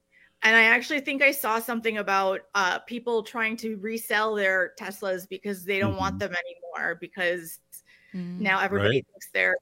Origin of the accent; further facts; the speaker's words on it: Madison, Wisconsin, United States; And I grew up in Madison, Wisconsin, where yeah.